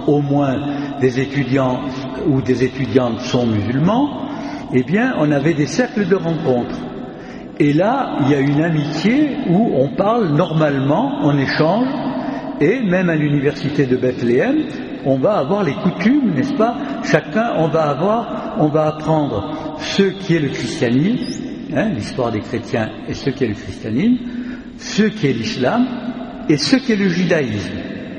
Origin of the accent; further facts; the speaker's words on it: France; chez nous en France